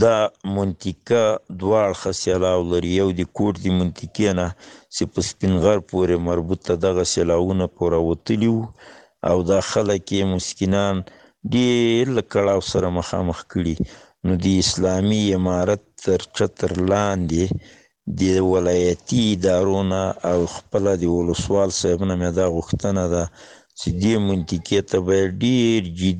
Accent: Paktia, Afghanistan; د پختیا دی ولایت اوسیدونکو خو چې موږ زمې په ننګرهار کې دی بټی کوټ دی ولسوالۍ دی باریکا

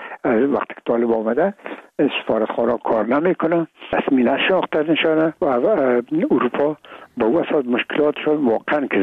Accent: Afghanistan; میگم ما افغان هستیم،

